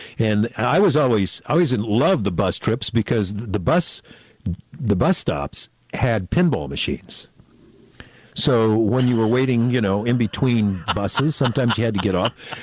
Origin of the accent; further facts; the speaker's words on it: Modesto, California, United States; We grew up in Modesto